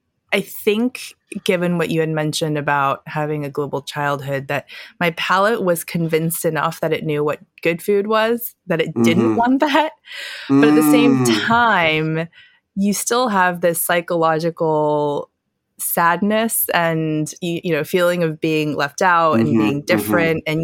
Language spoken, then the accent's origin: English; North Carolina, United States; You know, growing up in North Carolina in the 90s, kids don't know what, mm-hmm. you know, red braised pork is.